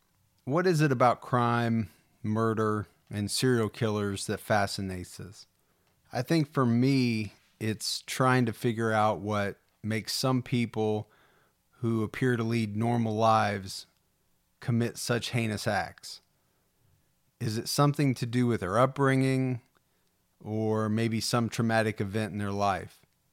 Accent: Dayton, Ohio, United States; it has ties to my hometown of Dayton, Ohio

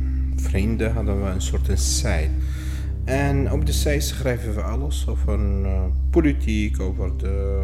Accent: Damascus, Damascus Governorate, Syria; now in Netherlands; Ik kom oorspronkelijk uit Damascus, Syrië, hoofdstad. Precies ben ik hier in Nederland 4 jaar en 7 maanden.

